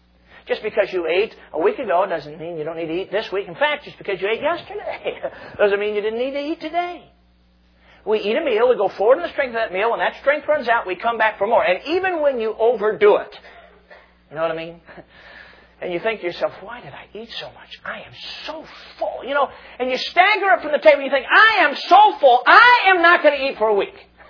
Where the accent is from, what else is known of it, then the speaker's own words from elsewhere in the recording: Chicago, Illinois, United States; Now, I think I can say this because I grew up in Chicago, okay? Now, Chicago's not as big as New York, I'll admit that.